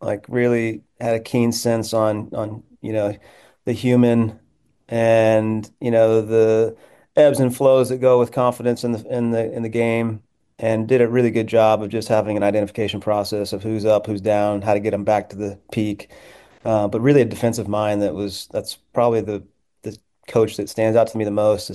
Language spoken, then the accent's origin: English; Houston, Texas, United States; my first game coaching MLS against my hometown team. So really amazing to get this chance and opportunity. Houston's I'm very, very familiar with obviously the city, but also the organization.